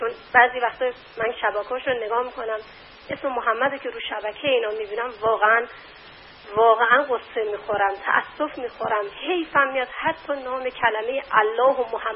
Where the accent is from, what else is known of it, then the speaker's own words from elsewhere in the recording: Iran; ما آذری هستیم، آذری هم نباشیم، لور باشیم، ترک باشیم، گیلکی باشیم، هر چی باشیم محب علی هستیم